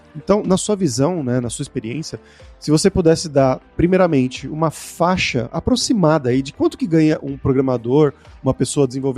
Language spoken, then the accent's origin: Portuguese; Brazil; uma das críticas que nós, como brasileiros, temos geralmente do Brasil é isso, né?